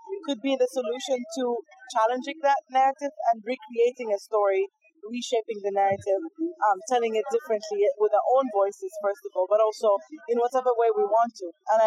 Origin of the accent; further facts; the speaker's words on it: Sudan; I'm from Sudan.